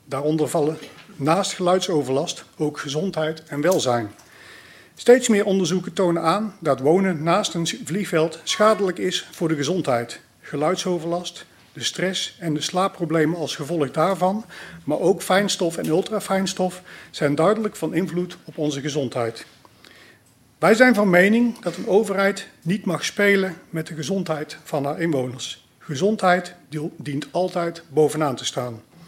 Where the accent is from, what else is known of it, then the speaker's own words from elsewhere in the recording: North Brabant, Netherlands; accent: Brabant; Aan mijn accent hoort u waarschijnlijk dat mijn roots in Brabant liggen.